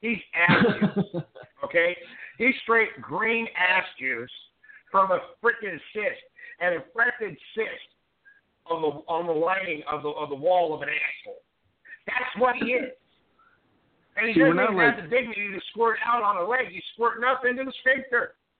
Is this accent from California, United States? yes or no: yes; Stockton, California, United States; I'm from Stockton, which is 50 miles up the road. I'm from the ghetto. And guess how? I was the white kid in my school.